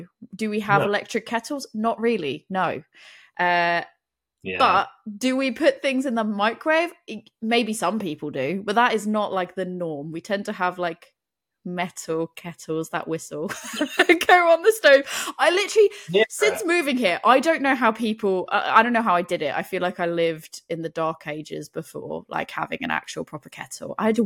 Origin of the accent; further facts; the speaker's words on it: United Kingdom; now in United States; as a British person